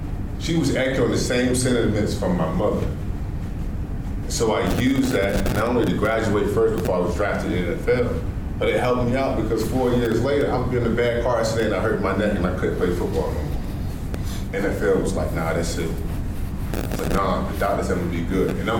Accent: Norfolk, Virginia, United States; We're from Norfolk. So then when we moved to the city of Virginia Beach, I'm going to the same high school where my grandmother cleaned their houses.

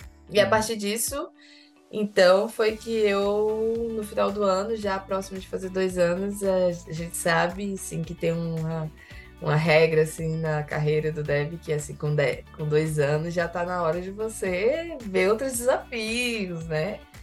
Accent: Paraíba, Brazil; porque eu sou da Paraíba.

